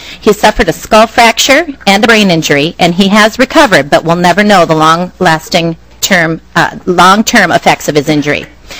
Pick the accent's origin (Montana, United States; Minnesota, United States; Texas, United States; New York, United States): Minnesota, United States; Victoria; I'm from Victoria, Minnesota.